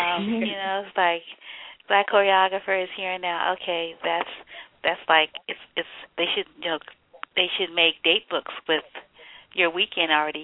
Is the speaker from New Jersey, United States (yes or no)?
no; New Orleans, Louisiana, United States; you just really represent my hometown, New Orleans, you know, and all of its different